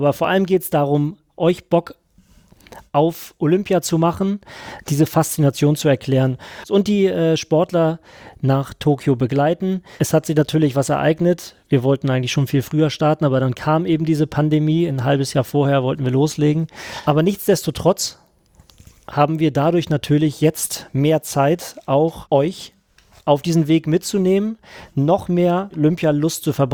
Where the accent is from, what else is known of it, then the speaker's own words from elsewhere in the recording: Schleswig-Holstein, Germany; ich bin Schleswig-Holsteiner.